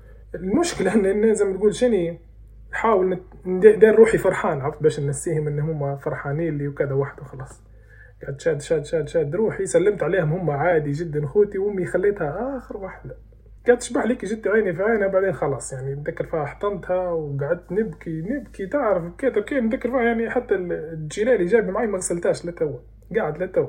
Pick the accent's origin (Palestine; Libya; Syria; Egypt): Libya; من مواد تختلف عن اللي عندنا في ليبيا